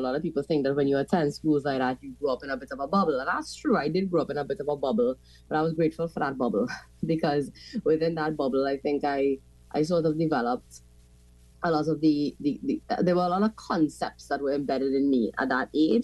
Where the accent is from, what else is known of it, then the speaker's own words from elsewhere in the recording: San Fernando, Trinidad & Tobago; I describe myself to people as a real South girl. I was born in San Fernando. I've lived all my life, except for brief periods when I attended university and so on. I've lived all my life in San Fernando.